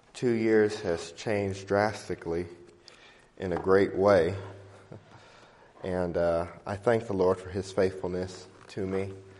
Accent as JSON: {"language": "English", "town": "Pacoima", "region": "California", "country": "United States", "said": "from Pacoima, California"}